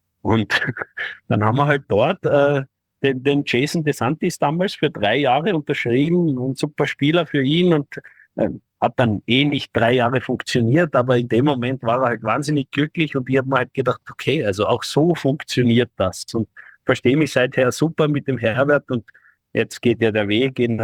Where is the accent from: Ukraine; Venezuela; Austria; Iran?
Austria; als Österreicher wünscht man sich natürlich immer